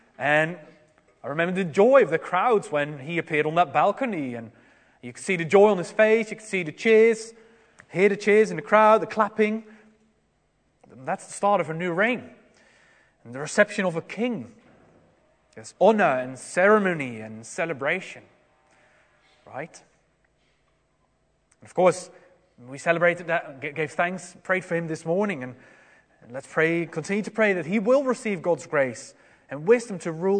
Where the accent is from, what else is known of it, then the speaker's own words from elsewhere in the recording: Netherlands; There was, in my hometown in the Netherlands, a small town, there was a very famous cyclist.